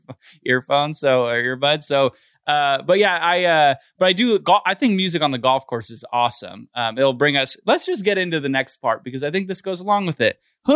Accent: Los Angeles, California, United States; I'm from Los Angeles.

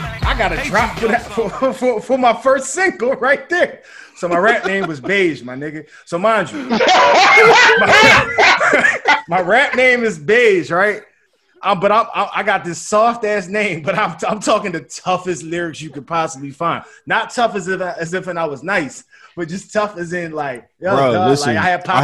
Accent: Philadelphia, Pennsylvania, United States; I'm from Southwest Philly.

